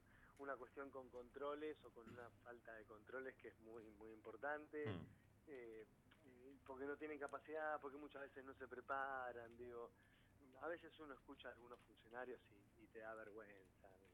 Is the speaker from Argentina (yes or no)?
yes; Mar del Plata, Buenos Aires Province, Argentina; now in Buenos Aires, Argentina; yo soy marplatense, viví 20 años en Mar del Plata, hoy vivo ya hace 20, 20 y pico en Buenos Aires, digo, ya me convertí en un porteño, pero digo, mi juventud, mi adolescencia la viví en Mar del Plata